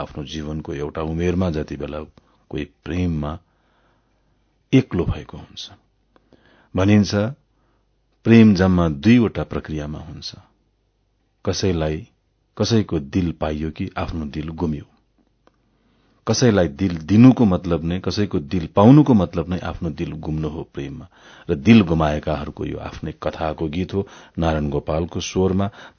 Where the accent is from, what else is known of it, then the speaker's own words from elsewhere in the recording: Bagmati, Nepal; सायद म 8-9 वर्षको हुँदो हुँ र कक्षा 3 पढ्दै गर्दा श्री जालपा देवी माध्यमिक विद्यालय बाहुने पार्टी सिन्धुपाल्चोकमा